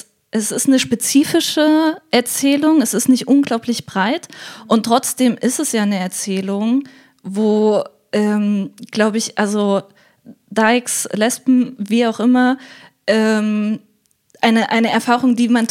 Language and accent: German; Weimar, Thuringia, Germany; Ich komme aus Weimar, das ist so eine kleine Stadt in Thüringen.